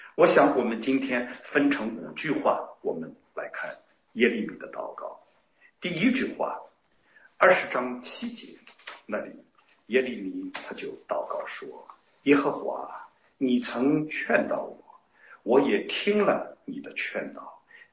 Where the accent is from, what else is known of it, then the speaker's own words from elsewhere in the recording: Tai'an, Shandong, China; 我的老家在山东，是在泰山的脚下泰安地区